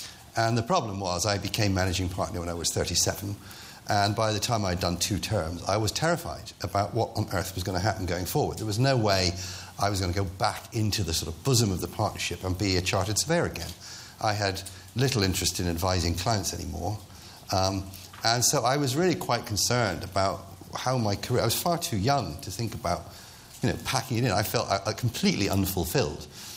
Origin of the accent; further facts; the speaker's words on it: Bristol, South West England, United Kingdom; I wouldn't describe myself as having Irish roots. I was born and brought up in Bristol, and I'm a Christian Brothers survivor.